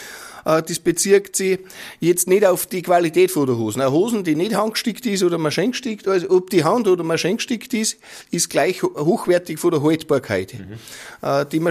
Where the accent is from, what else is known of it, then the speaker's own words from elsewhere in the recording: Upper Austria, Austria; Bei uns im Salzkammergut schon, ja.